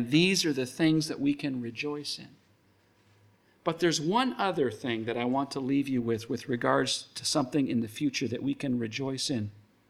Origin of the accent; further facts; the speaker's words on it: Alberta, Canada; For years growing up in Alberta, seeing those huge grain combines that would go through those 1,000-acre fields